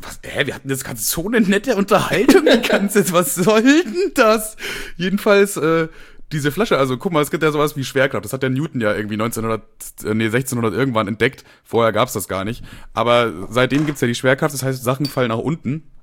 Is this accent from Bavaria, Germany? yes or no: yes; Bavaria, Germany; Ich sage, also ursprünglich aus Bayern.